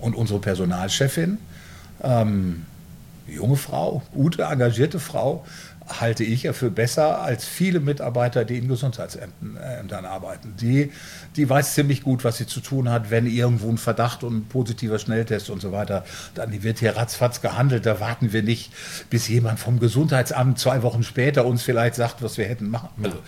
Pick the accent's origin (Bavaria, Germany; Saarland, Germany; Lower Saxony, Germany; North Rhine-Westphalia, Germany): North Rhine-Westphalia, Germany; Bielefeld; ich komme aus Bielefeld